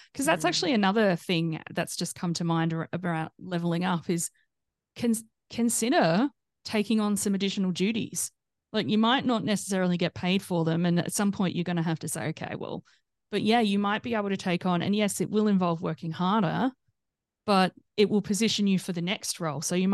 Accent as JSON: {"language": "English", "region": "South Australia", "country": "Australia", "said": "because I'm from South Australia, which, just, you know, it's a smaller"}